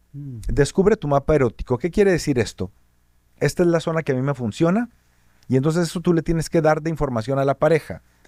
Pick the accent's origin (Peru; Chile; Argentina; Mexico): Mexico; voy a hablar de México porque soy mexicano